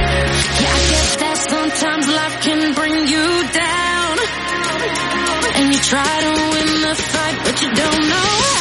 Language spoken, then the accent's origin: German; Frankfurt, Hesse, Germany; Also ich glaube, als Frankfurter kennt man das einfach.